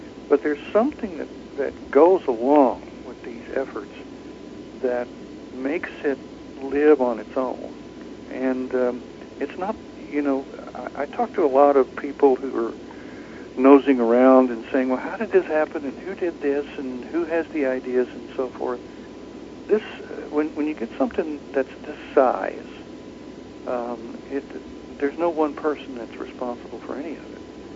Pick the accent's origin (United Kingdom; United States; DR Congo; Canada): United States; Texas; moved away as an adult; also born or lived in California; I grew up in Texas. I was raised by seven women, which I loved, whom I loved. My girlfriend in college got pregnant, so we fled to California because Texas was going to kill us.